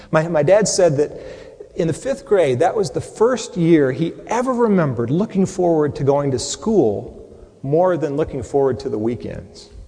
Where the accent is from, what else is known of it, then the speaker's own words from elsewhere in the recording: Texas, United States; I thought, growing up in Texas, I thought, why do they name all the schools with numbers?